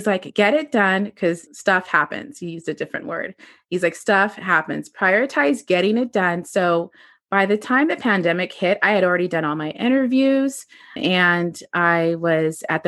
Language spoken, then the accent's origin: English; Canada; born there; I was born in Canada. It's random because because my father's a physician and that was one of the places he was doing his training. So I was there for like a whole month after I was born.